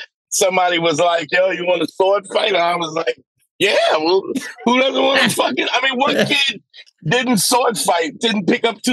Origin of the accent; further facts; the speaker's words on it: Brooklyn, New York, United States; imagine growing up in Brooklyn and Crown Heights, Brooklyn in the 70s and 80s. Heroin and then crack. And then, I mean, I so often think I wonder how I survived.